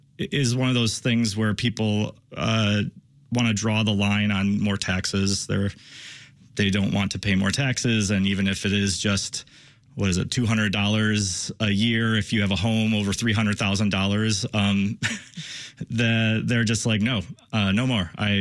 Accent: Joliet, Illinois, United States; And Pilcher Park in Joliet, my hometown, the Joylet.

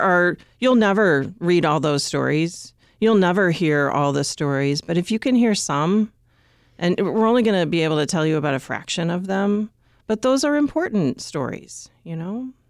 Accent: Illinois, United States; I grew up in the Western suburbs and my dad worked for the Chicago Tribune, not as a reporter, but did work for the Tribune.

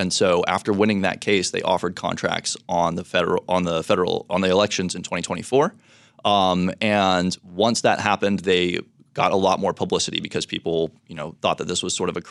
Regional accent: Texas, United States; So states that didn't even allow sports betting before, like my home state of Texas, California, major markets now have sports betting through these prediction markets.

